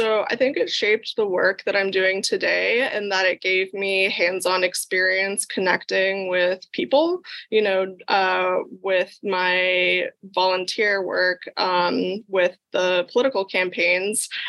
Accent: Arizona, United States; Yeah, so I grew up here in the Valley, and I did consider other in-state schools, out-of-state schools, and I liked the idea of still being somewhat close to home

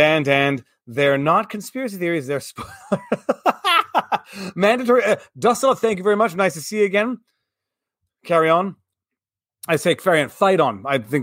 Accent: United States; first language Cherokee; English is a second language; Happy New Year in Cherokee, my first language, and I don't use much anymore.

